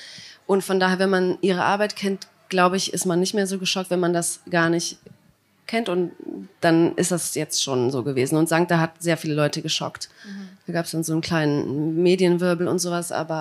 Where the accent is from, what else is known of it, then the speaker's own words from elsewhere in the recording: Cologne, North Rhine-Westphalia, Germany; Ja, ich komme eigentlich aus Köln, so aus der Ecke Köln, aber Köln.